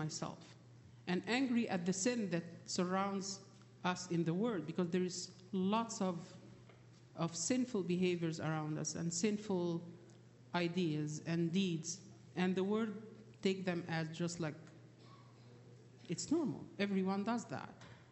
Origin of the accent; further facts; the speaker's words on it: Alexandria, Alexandria Governorate, Egypt; When I grew up in Egypt, in Alexandria, we were used to see the power outage happening a lot, actually.